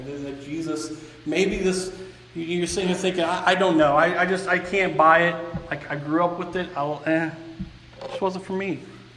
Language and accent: English; Champaign, Illinois, United States; When I grew up in Champaign, Illinois, right?